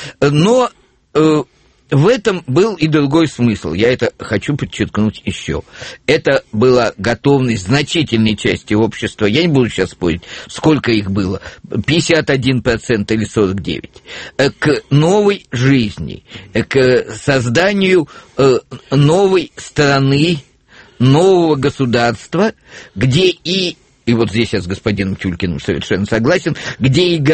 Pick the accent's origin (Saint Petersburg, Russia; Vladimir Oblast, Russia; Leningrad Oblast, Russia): Saint Petersburg, Russia; Я питерец, я вообще больше всего люблю это название.